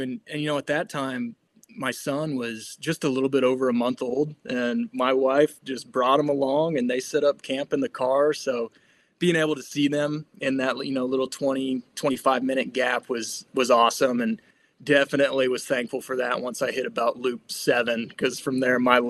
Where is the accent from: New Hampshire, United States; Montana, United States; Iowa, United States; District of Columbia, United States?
Iowa, United States; moved away as an adult; But I grew up in Iowa, spent the vast majority of my life on a farm, went to college, ended up out here on the East Coast for graduate school.